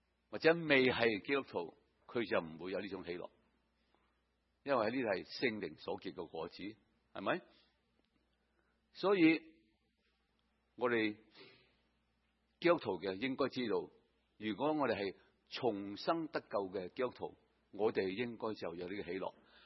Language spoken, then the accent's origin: Cantonese; Guangdong, China; 我哋广东人可以有时讲话好开心。